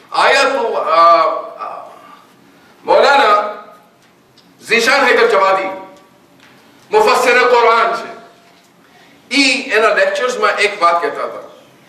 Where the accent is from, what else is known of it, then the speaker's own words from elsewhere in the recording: Gujarat, India; હું કચ્છી છું